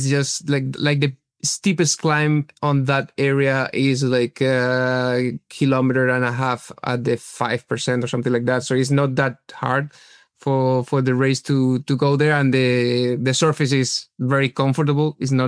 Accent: Madrid, Community of Madrid, Spain; I'm from Madrid

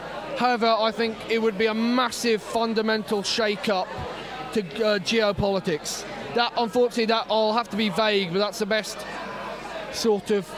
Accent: London, United Kingdom; now in Cambridge, United Kingdom; I'm originally from West London, but I now live in Cambridge, and that's where I've lived most of my life.

